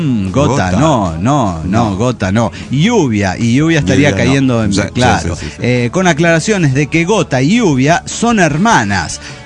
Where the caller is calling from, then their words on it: Tijuana, Baja California, Mexico; Hola, ¿cómo están? Soy el indeciso de Tijuana, México.